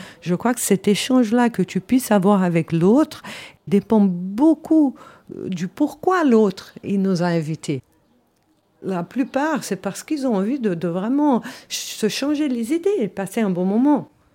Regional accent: Switzerland; Je suis suissesse, personne ne m'a obligée, je parle 6 langues, j'ai voyagé le monde

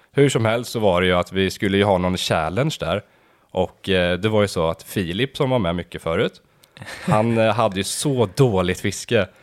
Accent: Östergötland, Sweden; Ja, vi är ju från Östergötland

